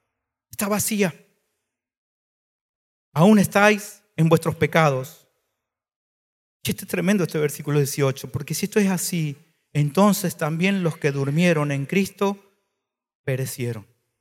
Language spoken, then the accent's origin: Spanish; El Salvador; born there; Yo nací en El Salvador.